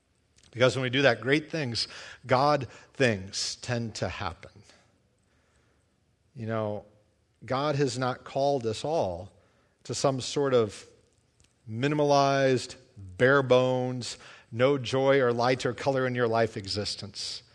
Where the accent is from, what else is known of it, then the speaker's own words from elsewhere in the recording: United States; You kind of stick out a little as an American when you're over there.